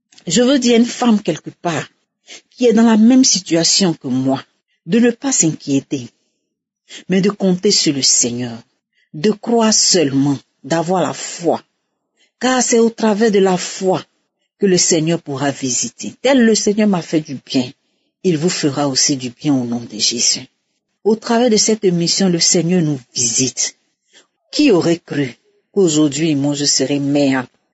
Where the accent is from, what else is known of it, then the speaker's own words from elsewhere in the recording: Côte d’Ivoire; now in Morocco; Je suis une Ivoirienne vivant au Maroc.